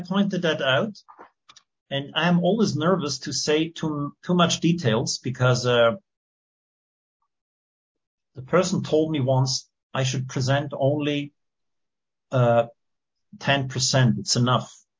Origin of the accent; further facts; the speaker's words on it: Switzerland; Daniel, we grew up together in Switzerland.